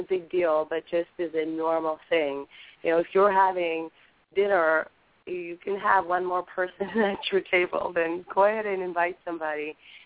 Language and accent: English; India; born there; I'm from a Hindu background. I was born in India.